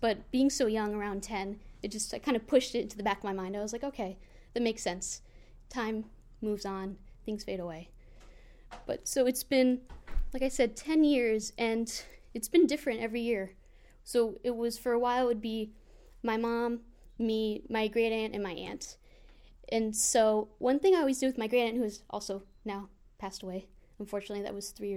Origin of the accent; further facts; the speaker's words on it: Dallas, Texas, United States; now in New Jersey, United States; But I was born in Texas, but my family's from the tri-state area, New Jersey mostly. And so my mom and I lived in Dallas, and then every Christmas we would come up to New Jersey. And we actually live there now